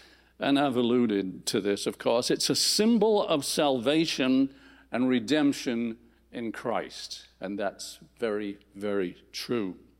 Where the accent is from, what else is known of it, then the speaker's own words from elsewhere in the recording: England, United Kingdom; I grew up in England, and there's a sea to the left, and it's called the Irish Sea